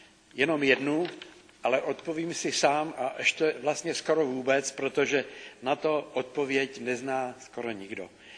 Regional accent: Vlachovo Březí, South Bohemian Region, Czechia; ale možná nevíte, že pocházím z Vlachova Březí, vy, kteří mě neznáte

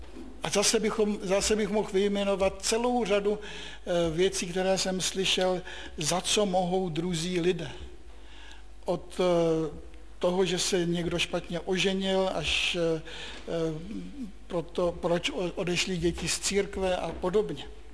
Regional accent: Bohemia, Czechia; tak už jsem se téměř přihlásil, že jsem taky z Čech

